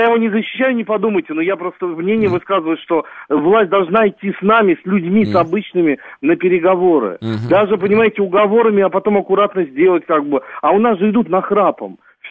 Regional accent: Moscow, Russia; у нас в Москве сколько ситуаций... Я из Москвы.

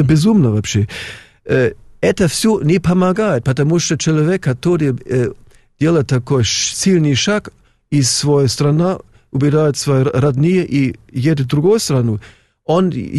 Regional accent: Germany; Я, например, вырос в Германии 60-70-80 года.

